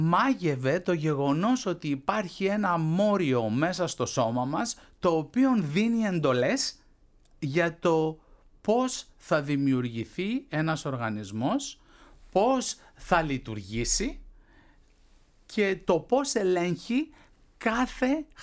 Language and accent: Greek; Athens, Attica, Greece; Γεννήθηκα και μεγάλωσα στην Αθήνα, στην περιοχή των Αμπελοκήπων, η Άμπελο Γκάρντεν, όπως το λέγαμε τότε.